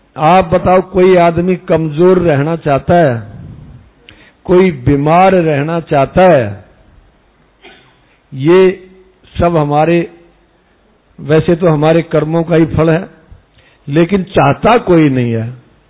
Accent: Rona, Haryana, India; सोनीपत में मेरा जिला है और उसके साथ हमें करखोदा कस्बा, रोना मेरा गांव है।

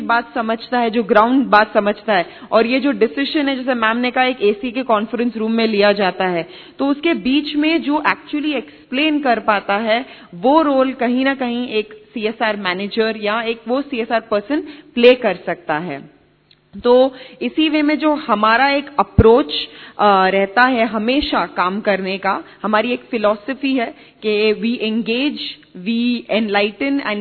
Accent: Pune, Maharashtra, India; मैं पुणे से आई हूं

